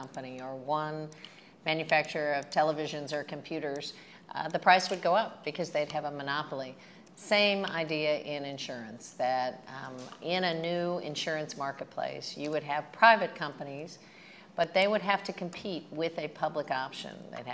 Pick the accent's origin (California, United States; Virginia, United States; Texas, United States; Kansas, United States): Kansas, United States; Like my home state of Kansas, we had a public option side by side with private companies.